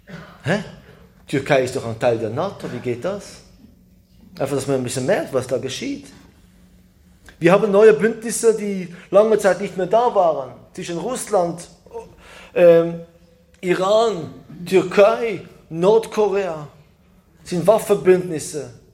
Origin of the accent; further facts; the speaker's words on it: Israel; Ich bin ja selber in Israel aufgewachsen.